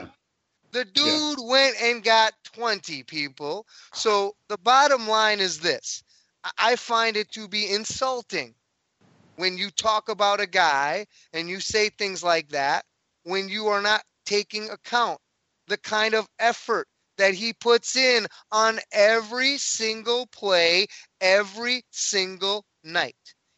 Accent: Milwaukee, Wisconsin, United States; I am from the great state of Wisconsin. I grew up in Milwaukee. I'm a huge Milwaukee Bucks fan.

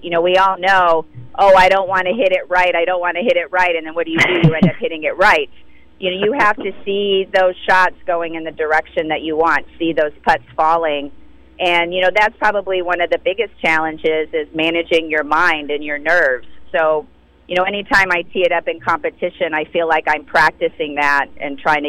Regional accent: California, United States; my very first tournament just up the road at Balboa Park. So, you know, I'm excited to return back to my home state and defend my title

